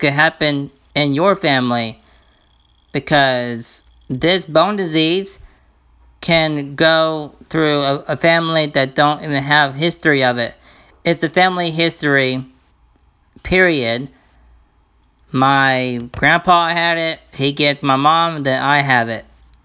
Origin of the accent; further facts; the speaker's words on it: Mesa, Arizona, United States; I am from Mesa, Arizona, which is a ghetto town here in Arizona.